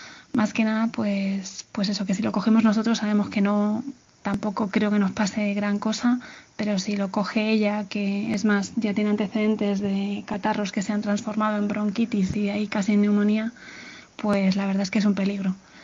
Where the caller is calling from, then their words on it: Madrid, Community of Madrid, Spain; de Madrid.